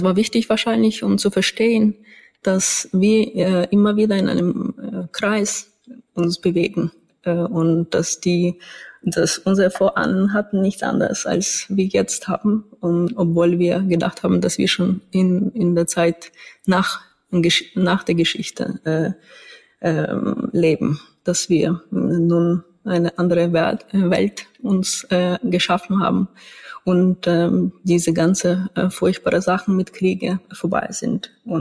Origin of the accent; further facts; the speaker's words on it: Ivano-Frankivsk, Ivano-Frankivsk Oblast, Ukraine; Ich war noch gestern in Ivano-Frankivsk, in meiner Heimatstadt.